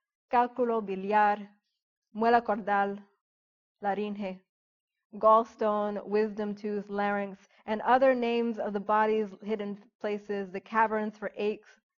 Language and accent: English; Philadelphia, Pennsylvania, United States; for the rest of my time living in the house that I grew up in Philadelphia, I was haunted by the sound of the train.